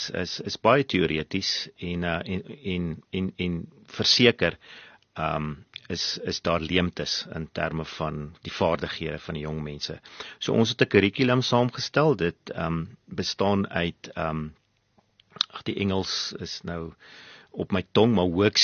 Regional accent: Bethlehem, Free State, South Africa; ek het groot geword in Bethlehem, in die Vrystaat, daar gewees by hoërskool voortrekker, matrikuleer

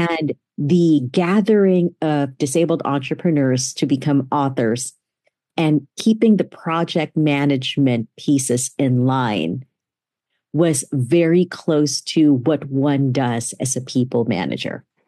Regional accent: Manila, Metro Manila, Philippines; now in United States; I was born and raised in Manila in the Philippines, and we migrated to the U.S. X number of years ago. It's been quite a thrill to be able to navigate the two kinds of cultures.

